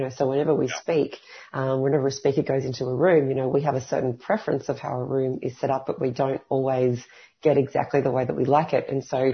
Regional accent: Australia; We always kind of thought of Australia as being one big, we are all Australian.

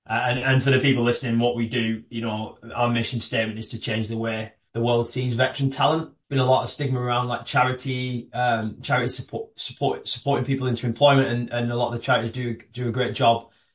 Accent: England, United Kingdom; accent: northern; Just outside of London. An hour on a train. My accent is a northern accent for anyone listening outside of the UK

